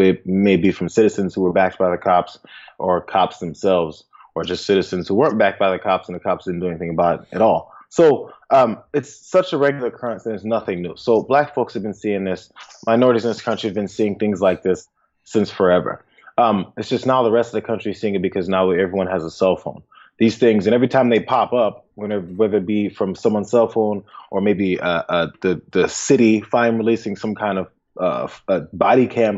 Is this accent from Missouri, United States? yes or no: yes; St. Louis, Missouri, United States; I grew up in St. Louis. My father was pulled over on a bicycle.